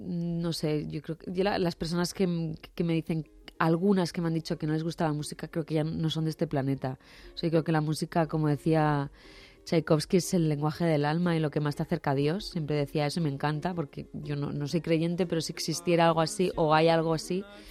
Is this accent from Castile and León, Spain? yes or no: no; Barcelona, Catalonia, Spain; now in Madrid, Spain; yo soy de Barcelona, vine a Madrid va a hacer 13 años, que ha pasado súper rápido, y yo siempre he vivido en una zona céntrica, ¿no? Malasaña, Fuencarral.